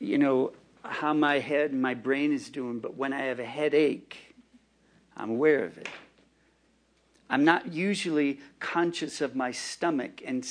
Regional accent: Minnesota, United States; I've already said I come from Minnesota, where we have two seasons, you know, winter and road repair

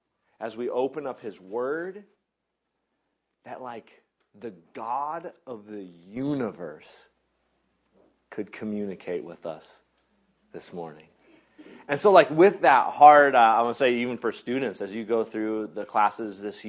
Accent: Seattle, Washington, United States; I was like, man, I grew up in Seattle, so like in the city, and they don't hunt.

